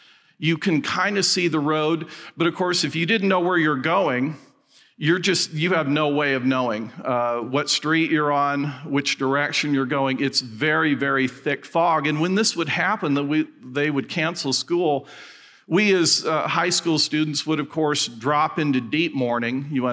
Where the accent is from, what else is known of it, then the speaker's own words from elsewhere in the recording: Fresno, California, United States; I'm from Fresno, California, which right now destroys my credibility with about 30% of you. But there it is, Fresno, California. It's located in the Central Valley of California